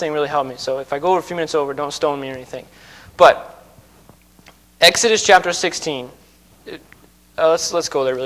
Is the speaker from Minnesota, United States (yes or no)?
yes; Minnesota, United States; You can tell I'm from Minnesota because I keep saying Wednesday night.